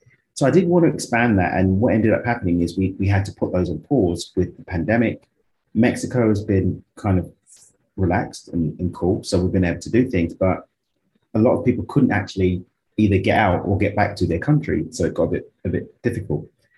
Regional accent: London, United Kingdom; whichever one fancies to tickle. I'm from East London in the UK. I live in Cabo.

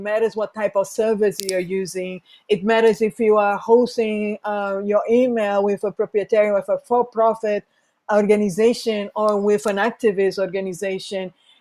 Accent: Brazil; I'm originally from Brazil

